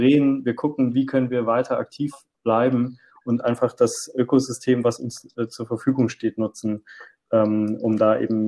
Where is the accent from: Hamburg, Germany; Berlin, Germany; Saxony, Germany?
Saxony, Germany; Dresden; Ich komme aus dem Osten. Ich habe in Dresden aufgewachsen und habe in Görlitz studiert.